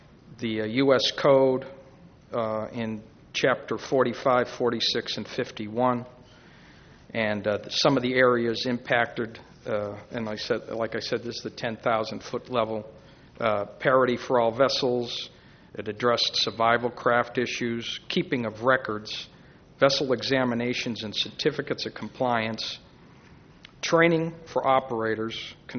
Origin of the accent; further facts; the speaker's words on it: Massachusetts, United States; I grew up in the Cape as a boy, and I don't often get back to New England.